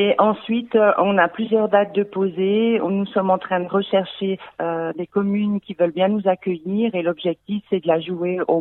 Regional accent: Neuvecelle, Auvergne-Rhône-Alpes, France; Sur Neufcelles, on a aussi notre groupe de fans, puisque nous sommes de Neufcelles, on est quand même bien connus dans la commune.

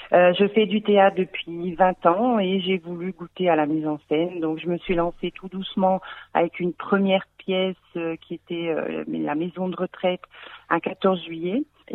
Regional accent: Neuvecelle, Auvergne-Rhône-Alpes, France; Sur Neufcelles, on a aussi notre groupe de fans, puisque nous sommes de Neufcelles, on est quand même bien connus dans la commune.

